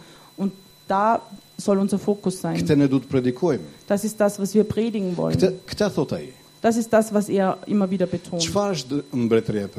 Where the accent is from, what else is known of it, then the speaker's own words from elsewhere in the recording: Albania; Meine Antwort als Albaner wäre, das beste Leben, das gibt es mit Jesus Christus.